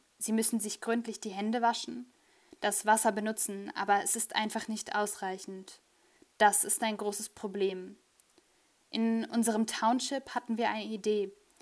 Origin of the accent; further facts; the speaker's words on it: KwaZulu-Natal, South Africa; Ich bin aus Südafrika, aus dem Gebiet um Pietermaritzburg.